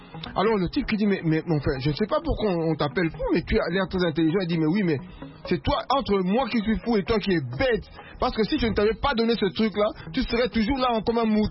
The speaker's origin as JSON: {"language": "French", "country": "Belgium", "tie": "born there", "said": "Moi, bien sûr. Je suis né en Belgique."}